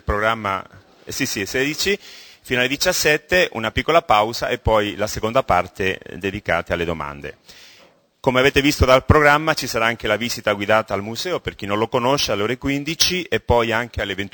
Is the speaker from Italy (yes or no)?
no; Granada, Andalusia, Spain; Italian is a second language; poi per me che sono spagnolo di Granada, siamo compaesani